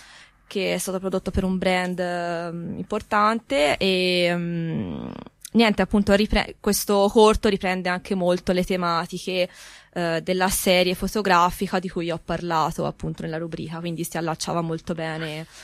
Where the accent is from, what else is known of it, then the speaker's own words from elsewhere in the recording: Prato, Tuscany, Italy; io sono della periferia, molto periferia di Prato, ovvero Paperino